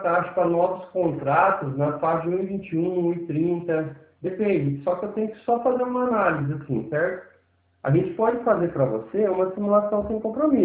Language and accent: Portuguese; Cornélio Procópio, Paraná, Brazil; eu sou daqui de Cornélio Procópio